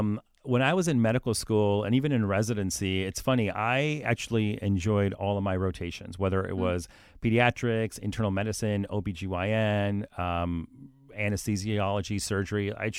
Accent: Columbus, Ohio, United States; And really it just made sense because I grew up in Columbus.

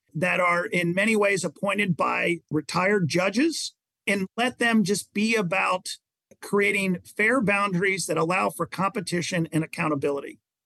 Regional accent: Cincinnati, Ohio, United States; I grew up in Cincinnati. I love Ohio. I'm a homer about Ohio.

